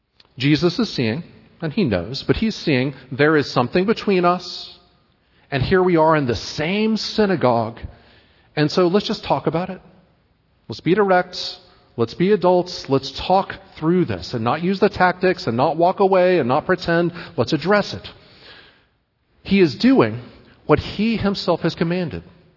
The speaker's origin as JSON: {"language": "English", "town": "Marietta", "region": "Georgia", "country": "United States", "tie": "born or raised there", "said": "Cards on the table here. I'm from roughly this area. I grew up in Marietta, Georgia. I went to undergrad roughly in the area in Athens."}